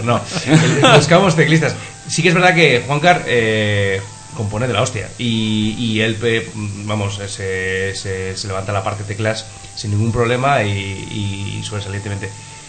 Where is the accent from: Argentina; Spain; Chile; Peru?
Spain; Basauri, Basque Country; Yo mismo soy de Basauri